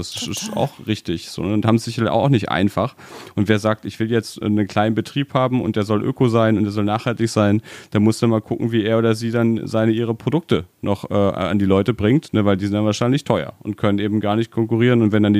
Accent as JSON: {"language": "German", "country": "Spain", "tie": "born or raised there", "said": "Also ich bin in Spanien zum Teil aufgewachsen, habe eine sehr, sehr starke Spanienbindung"}